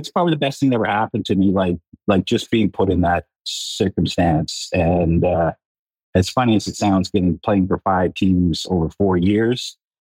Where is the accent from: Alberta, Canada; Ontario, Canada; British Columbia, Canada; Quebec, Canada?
British Columbia, Canada; Prince George; I grew up in Prince George